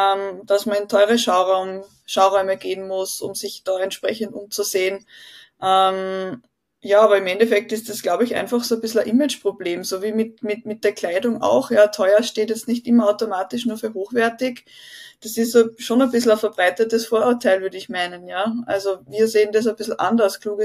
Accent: Leonding, Upper Austria, Austria; Ich komme aus Leonding in Oberösterreich

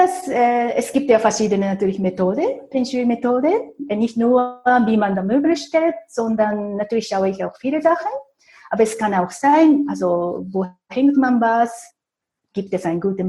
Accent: Japan; moved away as an adult; now in Switzerland; ich bin, wie gesagt, in Japan geboren, in Japan aufgewachsen. Erst mit 20 habe ich dann meinen heutigen Ehemann kennengelernt, der Schweizer war, deshalb lebe ich in der Schweiz.

